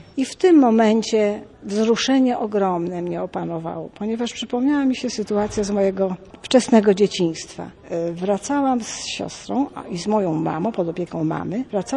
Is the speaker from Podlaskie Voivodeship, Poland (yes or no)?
no; Gdynia, Pomeranian Voivodeship, Poland; ja jestem gdynianką z urodzenia. Prawie, że całe swoje życie dorosłe, dzieciństwo spędziłam w Gdyni.